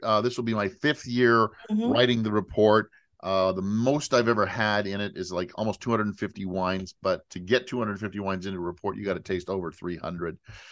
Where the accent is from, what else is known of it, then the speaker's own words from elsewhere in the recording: Canada; I'm Canadian